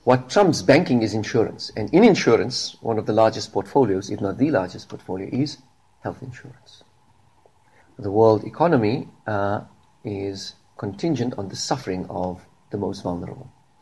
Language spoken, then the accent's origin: English; South Africa; I'm from South Africa.